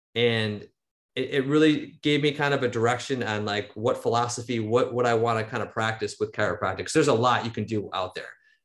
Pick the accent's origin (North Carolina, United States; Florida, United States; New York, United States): New York, United States; Angola; born and raised in Angola, New York, south of Buffalo, small town USA.